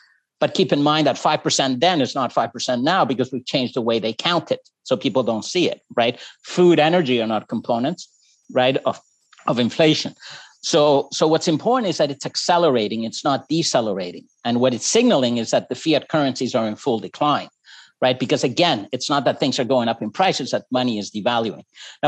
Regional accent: Chile; now in Canada; I am from Chile, married a Canadian gal from Newfoundland.

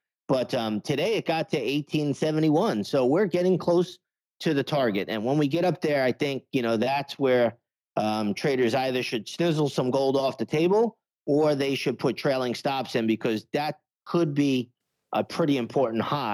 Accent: New York, United States; You know, when I have a lot of people living, you know, growing up in New York, same as you, we know a lot of people in the restaurant industry.

